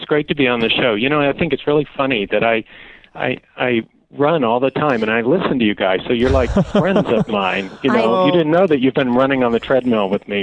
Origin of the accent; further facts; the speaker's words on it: Henderson, Kentucky, United States; ended up back in my hometown of Henderson, Kentucky, where I was a pastor of a UCC church as an openly gay pastor, which that is quite a challenge to go back to your hometown.